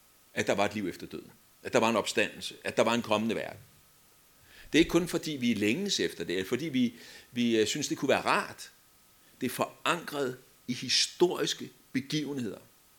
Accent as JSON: {"language": "Danish", "town": "Herlev", "region": "Capital Region of Denmark", "country": "Denmark", "tie": "born or raised there", "said": "Jeg voksede op i Herlev, inde ved København. Og hjemme på vores vej, Dalbugten hedder vejen"}